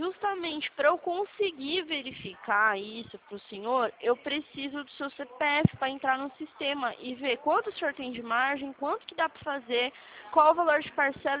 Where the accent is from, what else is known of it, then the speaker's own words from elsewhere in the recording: São Paulo, Brazil; Eu sou paulista mesmo.